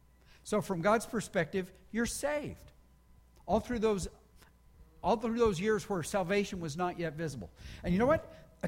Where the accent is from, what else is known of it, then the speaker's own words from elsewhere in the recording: Texas, United States; also born or lived in Chicago; I grew up in Chicago. Well, I didn't grow up in Chicago. I grew up in Texas, where people are supposed to grow up. But I lived in Chicago for quite a few years.